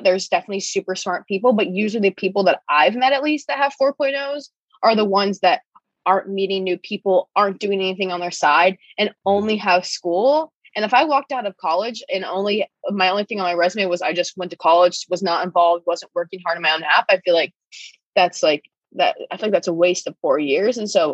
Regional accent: Ohio, United States; now in Boston, United States; I'm from Ohio and I'm in Boston

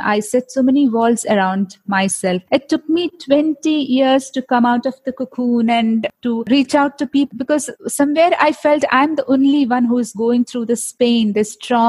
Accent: Kerala, India; English is a second language; I'm a member, I'm from Kerala. So till 17, I didn't face any of the problems like this.

